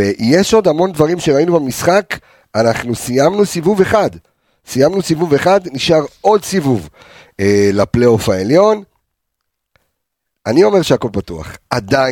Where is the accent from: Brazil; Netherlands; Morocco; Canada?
Morocco; now in Israel; כאילו, אתה יודע, אני מרוקאי, ועוד שהגיע ממרוקו